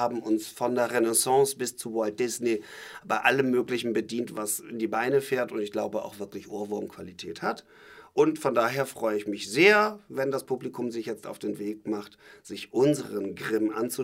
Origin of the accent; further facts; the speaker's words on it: Flensburg, Schleswig-Holstein, Germany; weil ich komme aus Flensburg und freue mich sehr, 40 Jahre nachdem ich hier weggegangen bin und eigentlich meine ganze Jugend im Flensburger Stadttheater verbracht habe